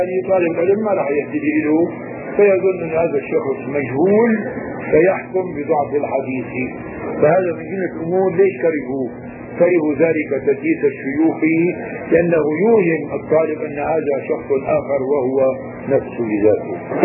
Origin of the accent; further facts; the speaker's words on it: Syria; هلا نحن عندنا بالشام هون مثلا في عندنا العمارة والديوانية